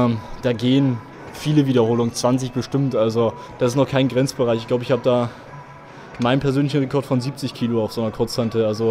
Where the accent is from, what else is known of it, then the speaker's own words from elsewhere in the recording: Heidensleben, Saxony-Anhalt, Germany; bei uns in Sachsen-Anhalt, in der Stadt, wo ich zur Schule ging, Heidensleben, einen Flyer gefunden